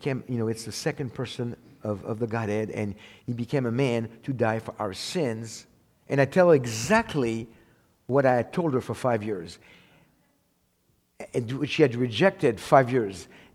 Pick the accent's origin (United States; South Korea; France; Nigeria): France; I'm from France, and I'm Jewish, so, you know, I can push.